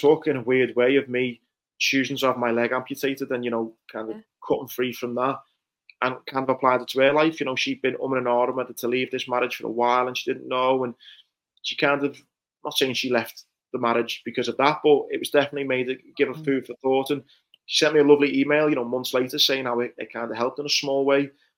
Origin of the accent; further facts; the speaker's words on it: Bootle, North West England, United Kingdom; I look at my life growing up in Bootle